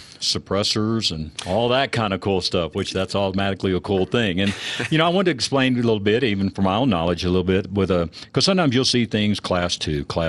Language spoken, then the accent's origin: English; Texas, United States; You know, it used to be, I mean, I grew up in Texas.